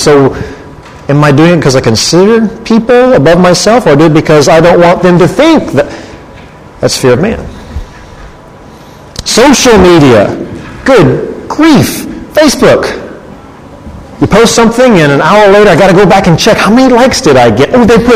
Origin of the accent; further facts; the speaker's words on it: the South, United States; I say buggy, I'm from the South, the cart.